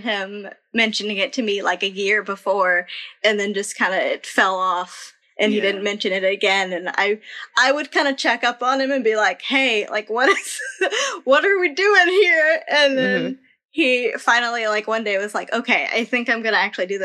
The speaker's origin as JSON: {"language": "English", "town": "Tallahassee", "region": "Florida", "country": "United States", "said": "Florida. Tallahassee, Florida."}